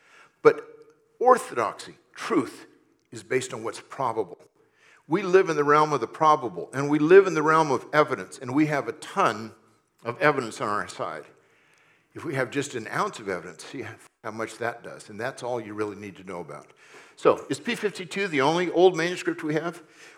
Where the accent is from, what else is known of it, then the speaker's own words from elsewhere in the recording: California, United States; Of course, I grew up in California, so you never know what you're going to get there.